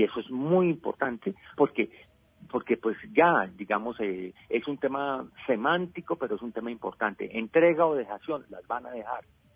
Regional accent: Colombia; por decirles que como colombiano veo que la paz está hoy mucho más cerca que nunca.

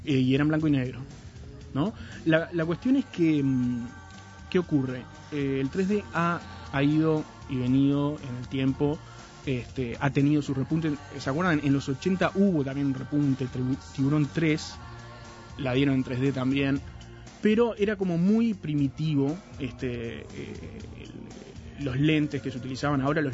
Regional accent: Salto, Uruguay; Yo cuando venía a Montevideo, cuando era chico, porque yo soy de Salto, como ya ustedes saben, venía cada tanto a Montevideo

